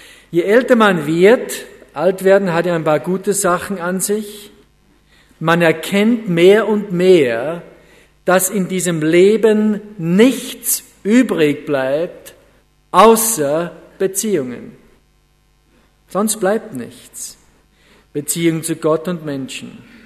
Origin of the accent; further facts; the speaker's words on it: Styria, Austria; ich wohne übrigens in der Ramsau. Viele von euch waren schon in der Gegend. Die Ramsau, das ist das Dorf ein bisschen höher oben. Da bin ich geboren, aufgewachsen. Wohne noch immer in dem Haus, wo ich geboren bin.